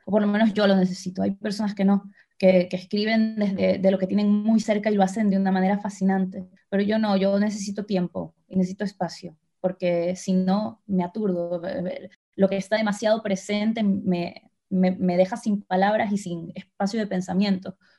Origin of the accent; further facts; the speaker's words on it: Ecuador; moved away; lo único que hice cuando me fui de Ecuador fue aceptar un poco mi identidad de migrante.